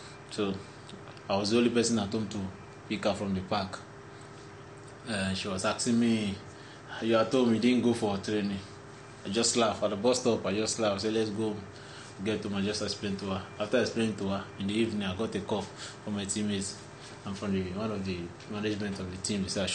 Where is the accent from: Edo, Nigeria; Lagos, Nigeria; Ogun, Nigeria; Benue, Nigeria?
Lagos, Nigeria; Ajegunle; I can sing all the street music where I grew up in Ajegunle.